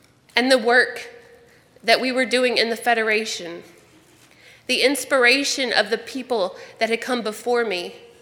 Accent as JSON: {"language": "English", "region": "Tennessee", "country": "United States", "tie": "born or raised there", "moved": "as an adult", "lives_now": "Keene, United States", "said": "I grew up in West Tennessee. It was hard enough to figure out where Nashville was, much less any other state. So I got on an airplane, and I flew for the first time to New Hampshire."}